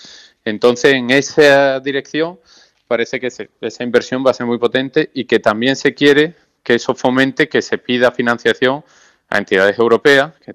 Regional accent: Andalusia, Spain; como andaluz también me gustaría ver que parte viene también

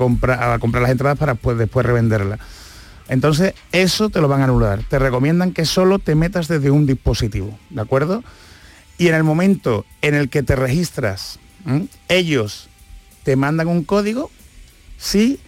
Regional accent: Spain; nosotros que somos aquí los de España, lo vamos a tener muy difícil

